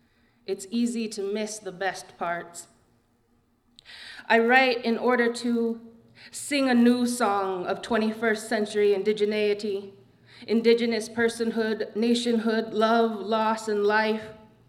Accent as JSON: {"language": "English", "region": "New Mexico", "country": "United States", "tie": "born or raised there", "said": "especially growing up in New Mexico, there was a target on my forehead."}